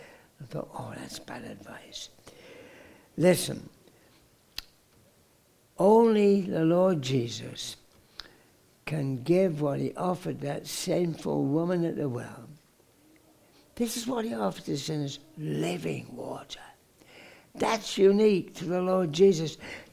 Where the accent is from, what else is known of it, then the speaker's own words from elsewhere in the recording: England, United Kingdom; I'm an Englishman, of course, and a big fan of Queen Elizabeth.